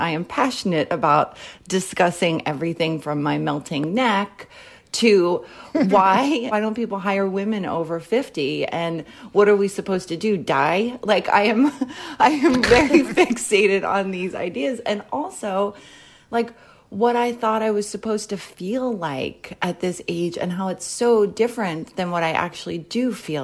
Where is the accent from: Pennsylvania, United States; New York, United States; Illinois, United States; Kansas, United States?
Pennsylvania, United States; Philadelphia; now in Los Angeles, United States; I am a 47-year-old woman who lives somewhat reluctantly in Los Angeles. I'm originally from Philadelphia.